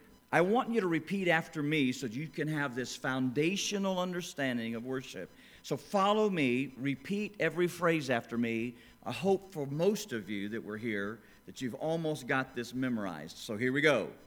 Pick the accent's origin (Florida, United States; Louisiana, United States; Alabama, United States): Florida, United States; I'm from Florida.